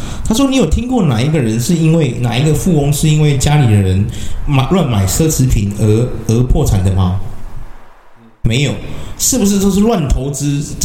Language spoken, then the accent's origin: Chinese; Taiwan; 我们台湾人哦，我们台湾人哦，就常常被人家教育说啊